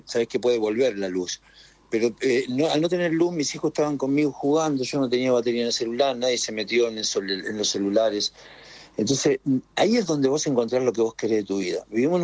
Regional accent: Argentina; soy un argentino culiado en el fondo porque tiene que ver con eso, porque conozco a la sociedad chilena

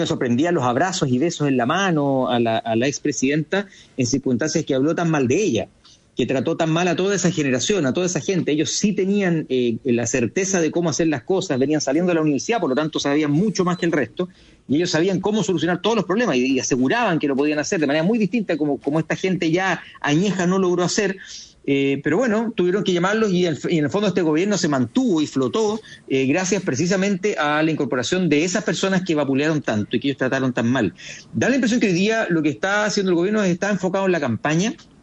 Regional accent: Araucanía, Chile; Tengo que soy de la Araucanía

